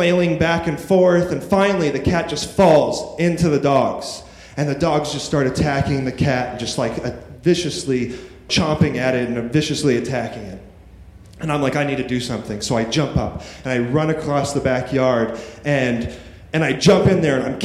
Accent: Apple Valley, California, United States; I mentioned I was from California, and he comes up to me and he says, he's from Riverside, California. And I'm like, oh, I'm from Apple Valley, California. In the Mojave Desert, it's like, you know, 30 minutes away from there.

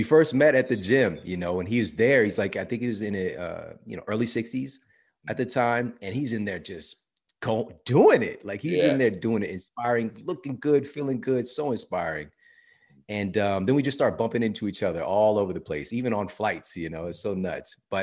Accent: St. Louis, Missouri, United States; And I'm from St. Louis, Missouri. So, you know, well noted to be, well, that's what we call it around there, baseball heaven.

